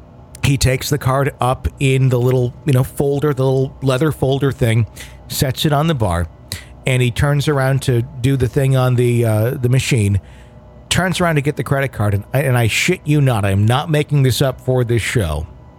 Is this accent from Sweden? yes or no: yes; Sweden; I'm from Sweden.